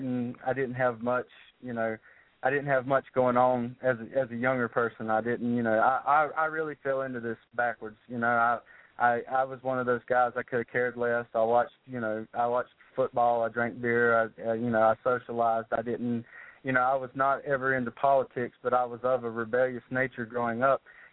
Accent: Tennessee, United States; also born or lived in North Carolina; I'm originally from Tennessee, but I've lived in rural western North Carolina for about 23 years now, so that's my home.

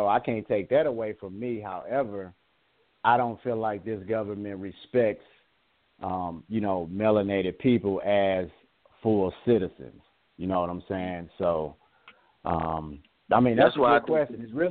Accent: United States; born there; I was born in America, yes. Yes, this is my home.

